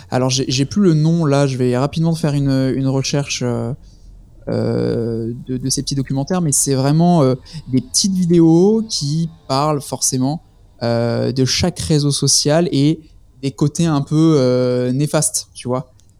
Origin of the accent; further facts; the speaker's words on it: France; en plus on est français, basé à Toulon